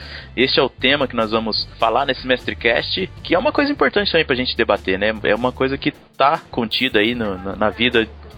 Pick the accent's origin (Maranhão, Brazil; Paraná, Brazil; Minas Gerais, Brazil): Minas Gerais, Brazil; now in São Paulo, Brazil; Já que saímos também de outro lugar, viemos do sul de Minas.